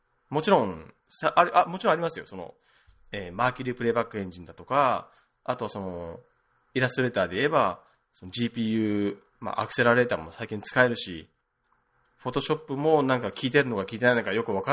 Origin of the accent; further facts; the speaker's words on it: Okinawa, Japan; 僕実家、まあ沖縄なんだけど、沖縄の土田舎の方なんだけど、